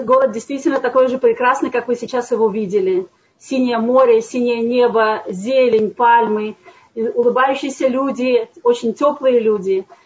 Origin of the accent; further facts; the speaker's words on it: Almaty, Kazakhstan; moved away as an adult; now in Haifa, Israel; И я приехала в Хайфу 25 лет назад, в апреле будет уже 25 лет. Я приехала из Казахстана, из Алматы. Я закончила там университет и после этого приехала сюда в кибуц. Полгода жила в кибуце, после этого переехала в Хайфу.